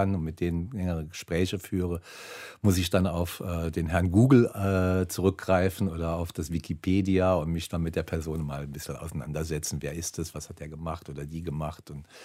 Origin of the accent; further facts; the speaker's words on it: Saarland, Germany; weil ich bin ja im Saarland groß geworden und im Saarland ist man ganz schnell ein renommierter Fotograf.